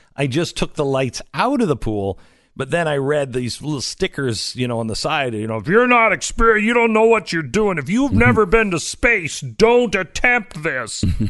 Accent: Pacific Northwest, United States; But I grew up in the Pacific Northwest.

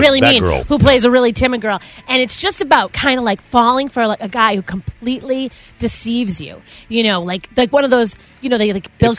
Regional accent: Canton, Massachusetts, United States; I'm from Canton.

